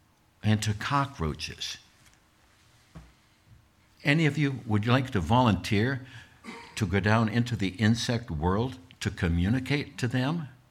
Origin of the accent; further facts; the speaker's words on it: United States; I had to, because I'm born in America. I'm not born in India, and I'm not born in China.